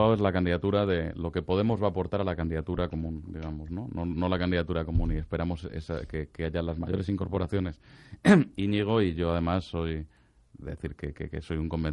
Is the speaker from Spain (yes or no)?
yes; Madrid, Community of Madrid, Spain; los que somos de Madrid pues ya estamos curados del panto